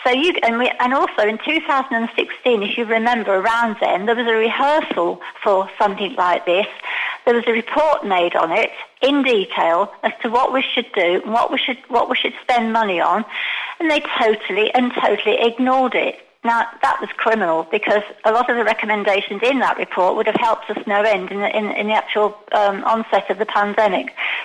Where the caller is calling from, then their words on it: Alicante, Valencian Community, Spain; Hello, Giles. Yeah